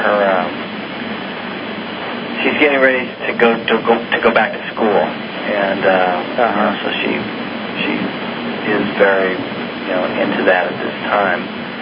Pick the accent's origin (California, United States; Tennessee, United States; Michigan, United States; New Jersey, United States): California, United States; also born or lived in Raleigh, United States; I'm a transplant from California, and I must say that this is quite a beautiful place.